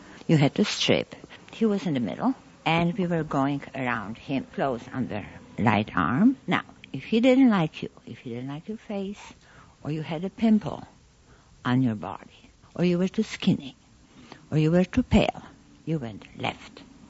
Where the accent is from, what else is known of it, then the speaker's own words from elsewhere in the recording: Lviv, Poland; I was born in Lwów. I was from the east of Poland